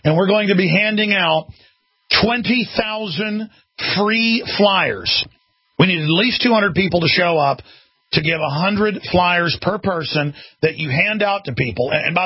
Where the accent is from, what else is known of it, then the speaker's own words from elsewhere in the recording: Dallas, Texas, United States; I'm bringing about 10 crew members or more up to Dallas, my hometown, to retake the First Amendment.